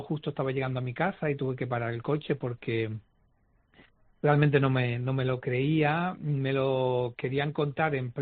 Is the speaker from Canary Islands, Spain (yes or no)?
yes; Canary Islands, Spain; era muy muy de los dejes de, sí, de nosotros, sobre todo de nuestra forma de hablar los canarios